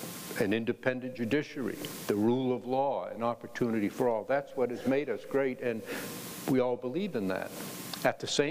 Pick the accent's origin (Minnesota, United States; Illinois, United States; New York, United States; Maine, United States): Maine, United States; I feel personally about this because I grew up in Maine.